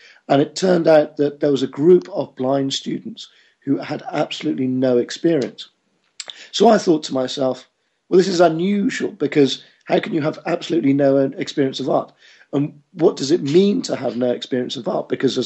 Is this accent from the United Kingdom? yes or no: yes; Canterbury, South East England, United Kingdom; I'm from Canterbury in Kent, which is in the UK, and Canterbury as in the Chaucer and Canterbury Tales.